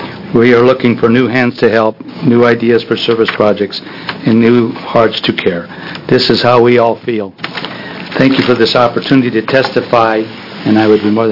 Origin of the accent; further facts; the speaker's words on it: Sherwood, Oregon, United States; Chair Reed, members of the committee … from Sherwood, Oregon